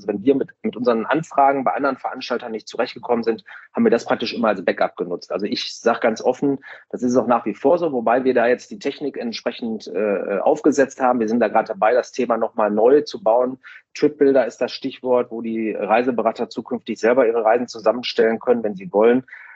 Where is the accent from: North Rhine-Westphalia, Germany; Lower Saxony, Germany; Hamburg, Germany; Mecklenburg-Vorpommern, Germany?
North Rhine-Westphalia, Germany; Essen; ich komme ja jetzt hier aus dem Ruhrgebiet in Essen